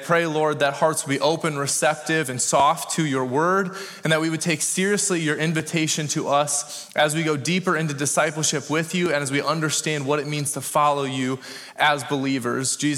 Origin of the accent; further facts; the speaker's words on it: Orange City, Iowa, United States; I'm from Orange City, Iowa. Any Northwest Iowaners?